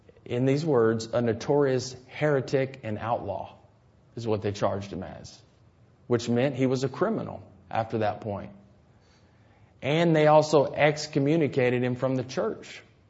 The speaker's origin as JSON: {"language": "English", "country": "United States", "said": "You know, as an American, you want to say Worms."}